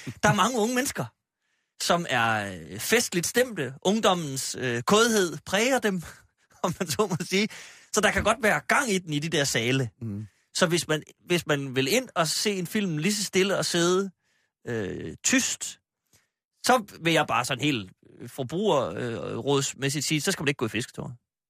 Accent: Skagen, North Denmark Region, Denmark; Det lyder som Skagen, hvor jeg voksede op.

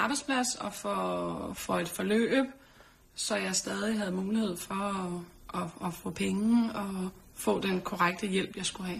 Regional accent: Brøndby, Capital Region of Denmark, Denmark; jeg er også født og opvokset i Brøndby, men har været flyttet herfra og så kommet tilbage.

